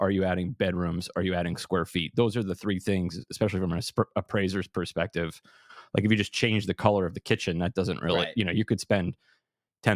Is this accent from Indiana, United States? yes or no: no; Madison, Connecticut, United States; And I was living in an old Lyme. It was kind of quiet. I grew up in Madison.